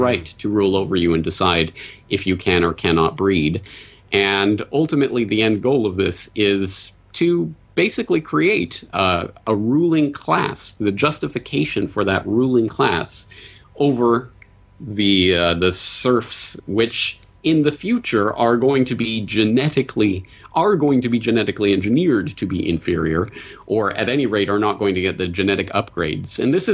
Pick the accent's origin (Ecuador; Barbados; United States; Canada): Canada; Alberta; I grew up in Alberta, which is the Texas of the North